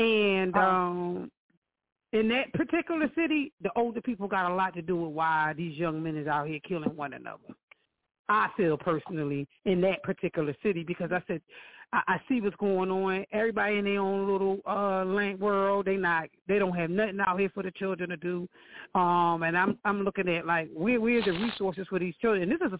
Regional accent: Philadelphia, Pennsylvania, United States; You know, me growing up in Philly, you know what I mean? I got the old school, the sound that I grew up

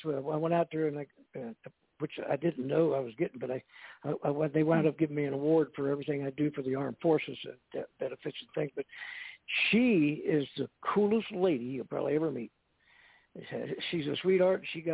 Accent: Cincinnati, Ohio, United States; all my friends that I grew up with in Cincinnati, Ohio. We had a city up there called Price Hill, and it was all Italian families up there.

